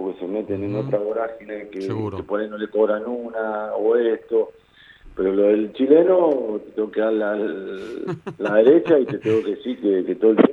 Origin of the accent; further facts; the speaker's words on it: Mendoza, Argentina; somos prácticamente todos mendocinos